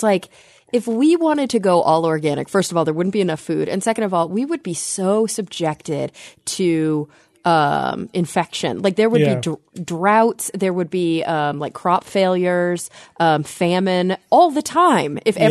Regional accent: Texas, United States; And I am from Texas.

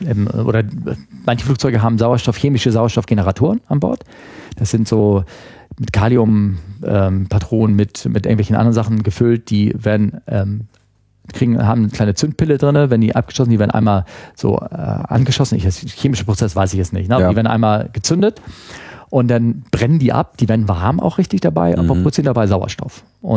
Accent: Germany; ich bin Deutscher, ich kann nicht

